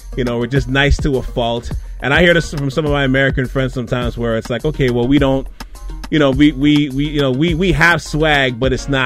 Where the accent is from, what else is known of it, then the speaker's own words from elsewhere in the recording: Trinidad & Tobago; Because I'm Trinidadian, but...